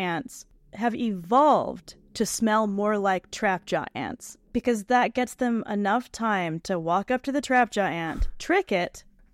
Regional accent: Florida, United States; these are special to me because they're from Florida and I'm from Florida.

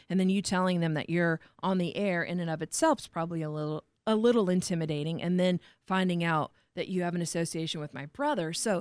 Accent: Warsaw, Indiana, United States; It was like Dorothy from Kansas. I came from Indiana to here.

